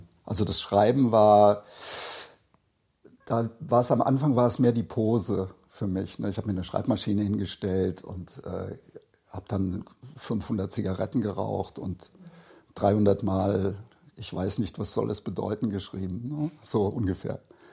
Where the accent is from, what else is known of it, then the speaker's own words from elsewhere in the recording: Alsfeld, Hesse, Germany; Ich bin aus Oberhessen, Zonenrand, Alsfeld heißt der Ort. Und da wegzukommen ist ganz schwer.